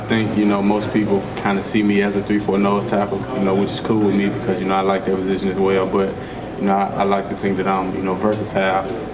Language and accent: English; Memphis, Tennessee, United States; I'm from Memphis. I was born and raised in Memphis